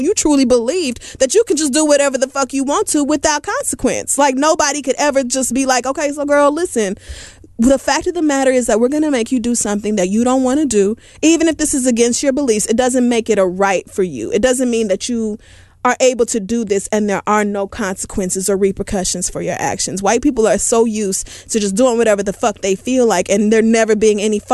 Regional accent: United States; as somebody born and raised in America, there's no way that you don't know this.

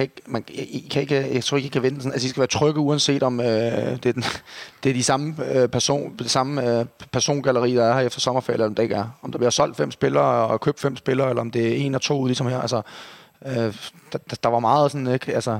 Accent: Copenhagen, Capital Region of Denmark, Denmark; jeg er ung, og jeg er københavner, og jeg er KB'er

